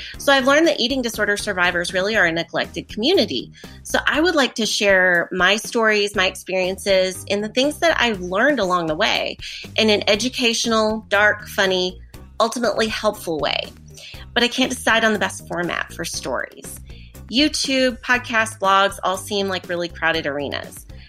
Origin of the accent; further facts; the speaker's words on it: Chicago, Illinois, United States; Hi, Chris. … I'm from Chicago.